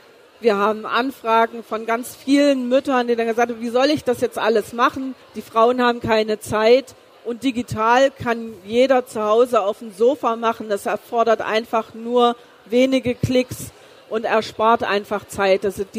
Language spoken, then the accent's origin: German; East Germany, Germany; born there; Ich bin ja geboren im Osten Deutschlands